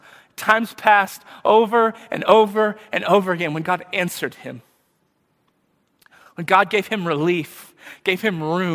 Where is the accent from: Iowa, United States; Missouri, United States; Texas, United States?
Texas, United States; In my medium-sized town, where I grew up in Texas